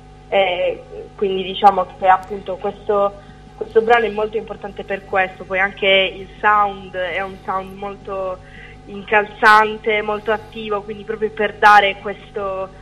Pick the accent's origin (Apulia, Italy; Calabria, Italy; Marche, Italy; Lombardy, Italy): Apulia, Italy; qui in Puglia, perché io sono pugliese